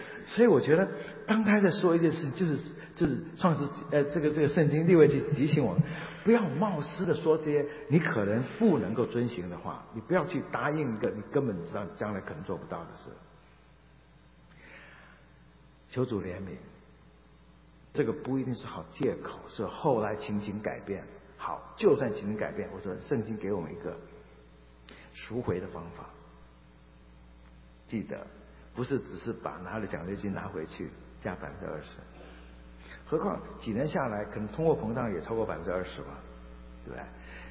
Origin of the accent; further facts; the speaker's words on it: China; 如果照犹太人的禁忌，很多东西不能吃叫不洁净的话，我们中国人活不下去了。不能吃的都是我们中国人特爱吃的。